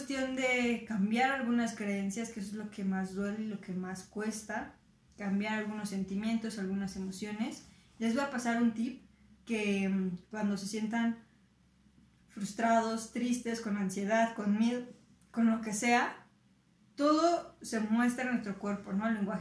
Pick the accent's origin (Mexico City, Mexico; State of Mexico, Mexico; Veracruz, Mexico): Mexico City, Mexico; born there; Nací en México, en la Ciudad de México